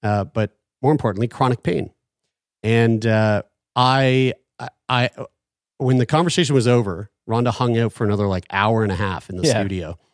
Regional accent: St. John's, Newfoundland and Labrador, Canada; I'm from St. John's, but my whole family's from Bayvert and Seal Cove.

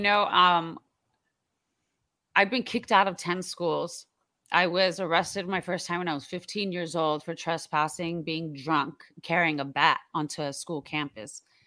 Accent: Iran; Even though I'm from Iran

